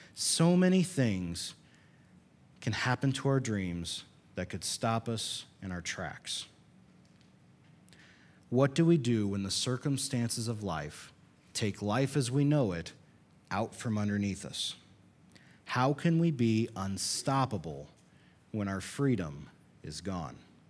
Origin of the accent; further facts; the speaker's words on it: Lincoln, Illinois, United States; We went to a prison in Lincoln, Illinois, my hometown